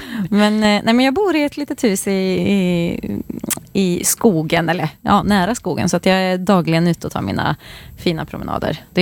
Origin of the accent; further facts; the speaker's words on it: Töreboda, Västra Götaland County, Sweden; I lilla Törboda där jag växte upp så fanns det väldigt mycket musik för att vara en sån liten ort.